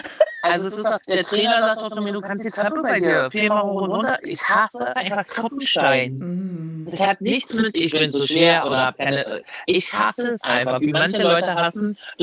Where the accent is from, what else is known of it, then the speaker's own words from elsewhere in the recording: Luckenwalde, Brandenburg, Germany; born there; now in Berlin, Germany; Ja, also jetzt in Berlin lebend, aber gebürtig aus Luckenwalde. Und auch da sind natürlich noch die Wurzeln in der Kleingartenkolonie Heidekrug.